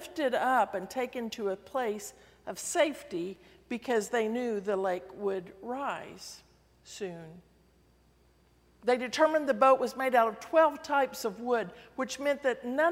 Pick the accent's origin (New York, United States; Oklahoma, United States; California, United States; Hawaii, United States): Oklahoma, United States; In my home state of Oklahoma, there are many Native American ruins.